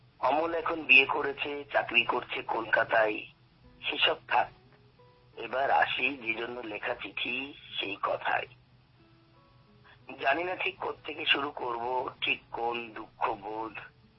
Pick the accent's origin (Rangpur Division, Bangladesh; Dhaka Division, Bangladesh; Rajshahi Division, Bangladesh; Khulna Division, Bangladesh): Rajshahi Division, Bangladesh; Rajshahi; আমার দেশের বাড়িও রাজশাহীতে